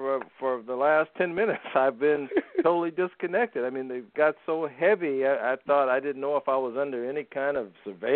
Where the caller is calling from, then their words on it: Minneapolis, Minnesota, United States; from Palatial Estate, somewhere in Minneapolis.